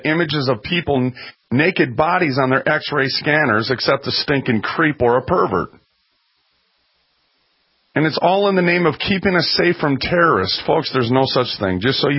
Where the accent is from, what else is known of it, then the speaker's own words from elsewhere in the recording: Minneapolis, Minnesota, United States; I'm from North Minneapolis. I used to know guys like that.